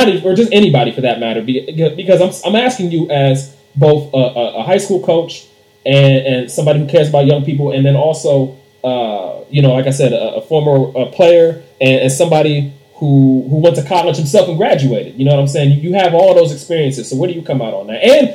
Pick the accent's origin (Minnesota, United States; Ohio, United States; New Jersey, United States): Ohio, United States; Cleveland; you don't know this about me, but I'm from Cleveland, Ohio. So, you know, we're the underdog city.